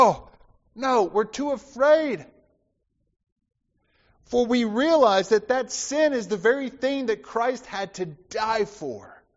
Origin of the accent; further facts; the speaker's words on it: Dothan, Alabama, United States; Growing up in Alabama, I remember the mall that was the key kind of gathering place and where you'd go if you wanted to do something exciting. There wasn't a whole lot in Dothan, Alabama back then.